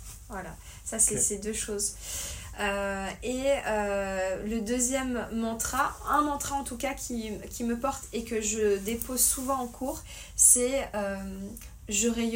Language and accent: French; Auvergne-Rhône-Alpes, France; Moi, ma famille, je viens d'Ardèche